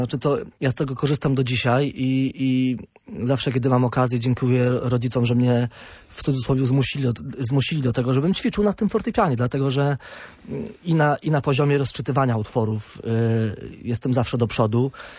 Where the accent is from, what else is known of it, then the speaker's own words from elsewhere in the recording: Kołobrzeg, West Pomeranian Voivodeship, Poland; also born or lived in Włocławek; Moje rodzinne miasto, tak.